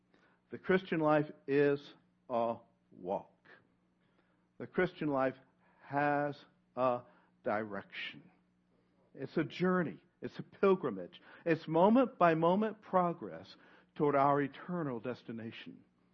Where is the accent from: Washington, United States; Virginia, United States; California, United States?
Virginia, United States; Roanoke; I grew up in the Blue Ridge Valley of Roanoke, Virginia, surrounded by the Appalachian Mountains.